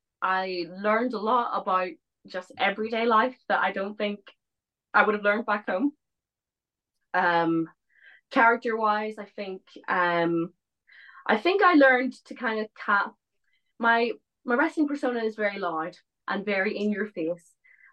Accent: Ireland; moved away as an adult; now in United Kingdom; I'm Irish through and through.

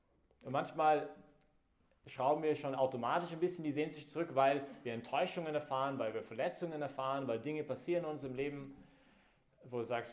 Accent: Canada; German is a second language; und ich bin halt Kanadier, und deswegen musste immer jeder meine Grammatik immer korrigieren, weil ich halt nie Grammatik gelernt habe.

